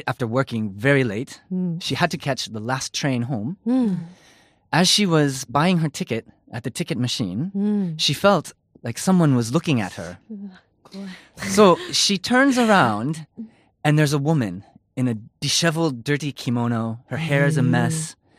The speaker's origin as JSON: {"language": "English", "town": "Chicago", "region": "Illinois", "country": "United States", "lives_now": "Japan", "said": "So, I'm from Chicago, and I've been in Japan for 2 years."}